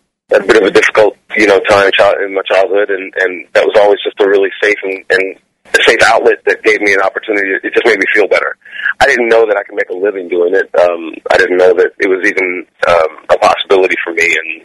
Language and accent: English; Cairo, Illinois, United States; Small little river town in southern Illinois.